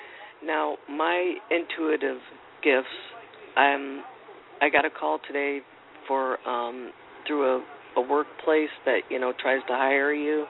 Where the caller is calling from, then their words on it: Florida, United States; I'm calling from Florida.